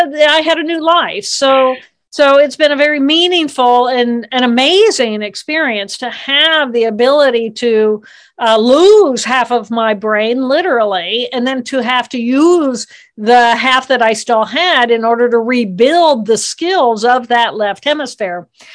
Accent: Indiana, United States; So I was, I grew up in Indiana

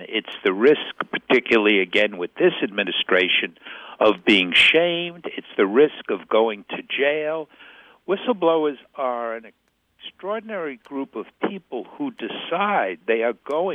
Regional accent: New York, United States; I am from New York, so we're taught to reach high.

